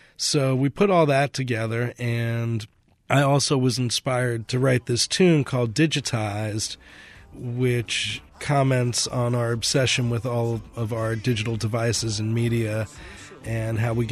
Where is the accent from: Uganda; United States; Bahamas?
United States; New York; my friend Alana Davis, who I grew up with in New York